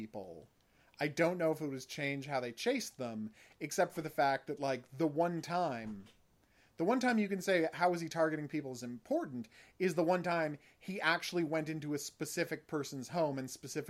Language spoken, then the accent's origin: English; Canada; we're hardcore Canadian liberals, and we are disgusted by the state of America right now.